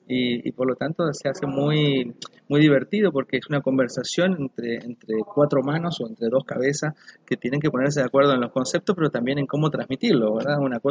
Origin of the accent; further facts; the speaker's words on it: Uruguay; Mi esposa es paraguaya, yo soy uruguayo